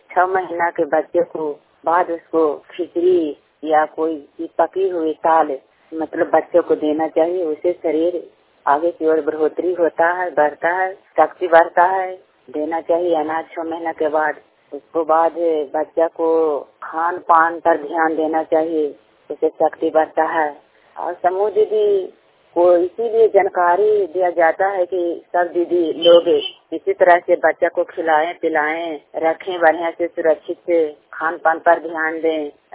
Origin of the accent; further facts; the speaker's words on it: Nalanda, Bihar, India; मैं नालंदा जिला के रहने वाले हूँ, अंदर प्रखंड